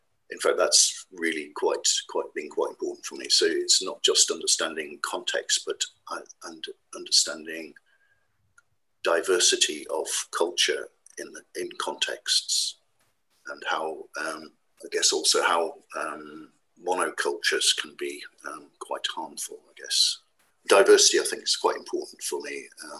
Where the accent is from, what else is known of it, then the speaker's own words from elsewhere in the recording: Wales, United Kingdom; also born or lived in South Africa / Brazil; I come from a very complex background. I was born in South Africa. My mother was from Brazil. I lived in Brazil for a while. And then sort of as a kid and then arrived in North Wales, which was a bit of a jolt.